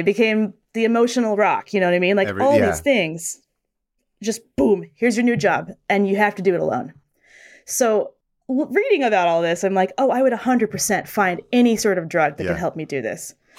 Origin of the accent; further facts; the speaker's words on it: Utah, United States; I come from I'm from Utah, and it's very similar where it's like, you're surrounded by family at all times.